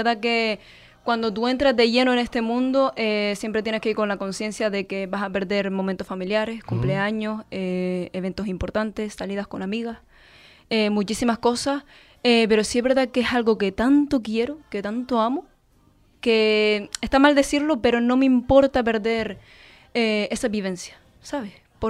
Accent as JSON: {"language": "Spanish", "region": "Canary Islands", "country": "Spain", "said": "Pero soy canaria, ¿eh? Como el gofio."}